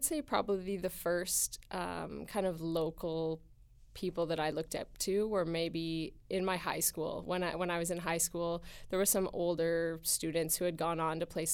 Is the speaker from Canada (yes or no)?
yes; Beeton, Ontario, Canada; I grew up in Beaton, Ontario, as you said, a very small town. I actually grew up outside of town, so I grew up on a property of 10 acres, not a family farm, but basically could have been.